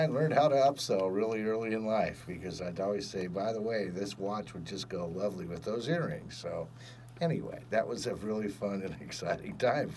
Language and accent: English; California, United States; So growing up in Orange County here